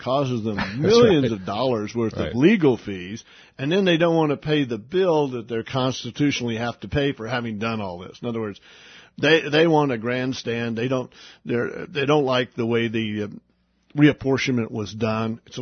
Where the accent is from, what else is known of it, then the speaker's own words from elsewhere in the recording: Oklahoma, United States; when I was growing up in Oklahoma, folks, I can't think of a self-respecting hunter that would want any of this legislation.